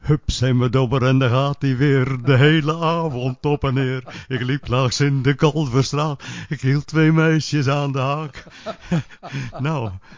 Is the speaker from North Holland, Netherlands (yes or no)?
no; De Zilk, South Holland, Netherlands; now in Hillegom, Netherlands; Ik kom oorspronkelijk uit de Zilk vandaan.